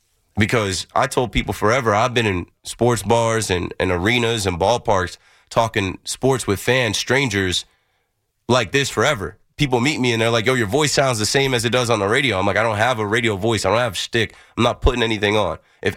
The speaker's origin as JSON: {"language": "English", "region": "New Jersey", "country": "United States", "said": "And I'm like, yeah, I'm from Jersey, bro. I don't be out there."}